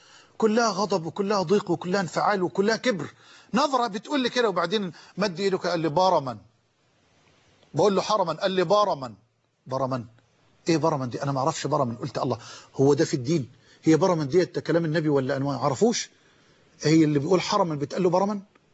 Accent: Damuh, Egypt; وكنت في هذا الوقت أعشق الأذان وأؤذن في مسجدنا في قريتنا المتواضعة دموه، ما كانش فيه لا كهرباء لسه ولا فيه الطرق مرصوفة

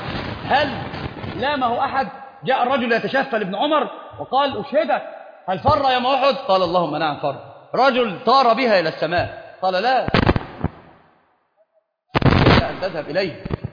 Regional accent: Upper Egypt, Egypt; أنا واحد صعيدي بيتضرب على، فأنا صعيدي، والله صعيدي، أنا صعيدي،

